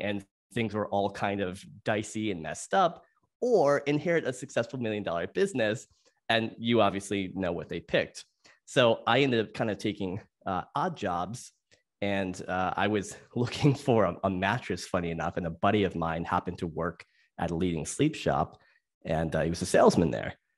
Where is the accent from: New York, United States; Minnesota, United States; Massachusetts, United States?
Massachusetts, United States; I am from Western Massachusetts